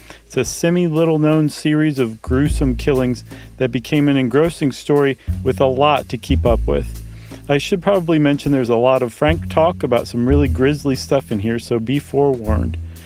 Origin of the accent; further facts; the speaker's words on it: Toledo, Ohio, United States; Hey, man, I'm from Toledo. I can totally bag on Cleveland and Detroit. That's my birthright.